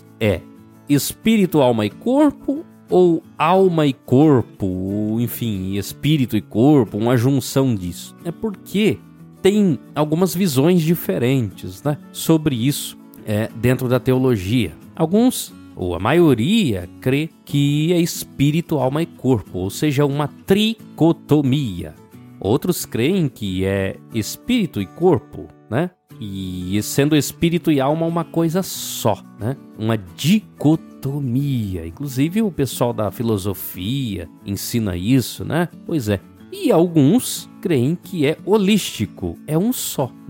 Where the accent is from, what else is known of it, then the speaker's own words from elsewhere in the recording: Cascavel, Paraná, Brazil; no meu Paraná querido, né? Sou paranaense de Cascavel. É, sou de Cascavel, no Paraná